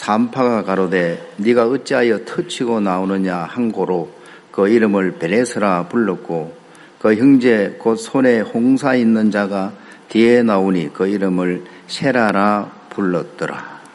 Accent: Andong, North Gyeongsang, South Korea; born there; 제가 10남매예요. 10남매고 아주 이제 안동 근가로 양반집 이제에서 태어났어요.

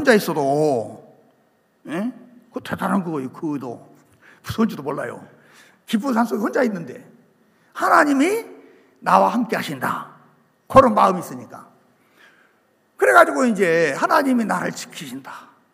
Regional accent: Gwangju, South Korea; 우리 집사람 경상도 상주 사람이고 난 전라도 광주 사람인데

